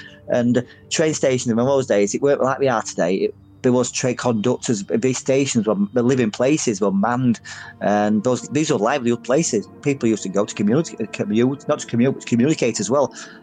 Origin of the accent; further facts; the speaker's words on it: Featherstone, Yorkshire and the Humber, United Kingdom; also born or lived in Wakefield; where I grew up in Featherston, you've got Pontefract next door to Wakefield. Now, Wakefield, where I used to live